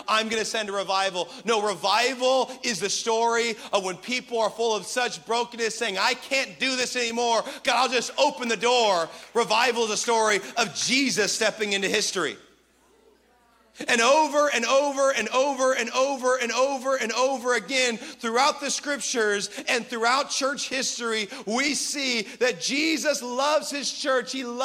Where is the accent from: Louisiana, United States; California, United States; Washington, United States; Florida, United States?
Washington, United States; I'm from Washington, so I was already used to it